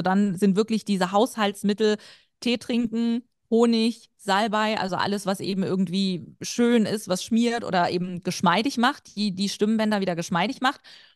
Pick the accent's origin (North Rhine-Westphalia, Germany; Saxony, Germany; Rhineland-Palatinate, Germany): Saxony, Germany; Ich komme ursprünglich aus Sachsen und wurde da sehr, also ich musste sehr hart, intensiv bestimmte Vokale zum Beispiel üben.